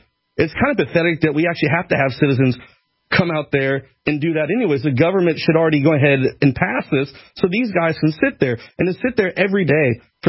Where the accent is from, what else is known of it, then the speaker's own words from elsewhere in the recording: United States; I am an American. I am very proud of what I've done for my country. I love my country.